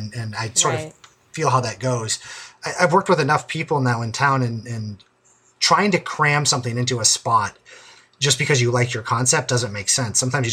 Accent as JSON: {"language": "English", "region": "Vermont", "country": "United States", "said": "I'm from Vermont, right?"}